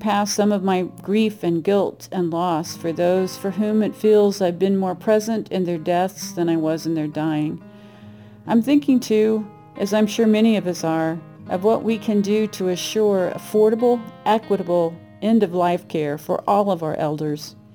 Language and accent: English; Dodge City, Kansas, United States; from Dodge City, Kansas.